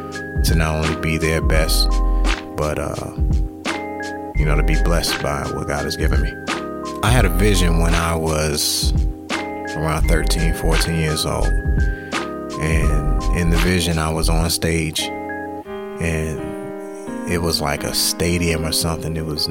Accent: Somerset, New Jersey, United States; I'm from Somerset, New Jersey.

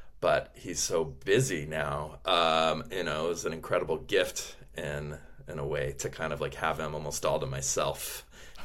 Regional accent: United States; born there; my brother and I were born in the US.

